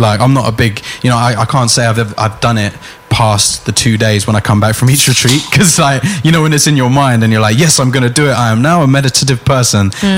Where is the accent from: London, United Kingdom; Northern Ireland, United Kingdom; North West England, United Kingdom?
London, United Kingdom; Finsbury Park; Like, I grew up in Finsbury Park. I'm used to noise all times.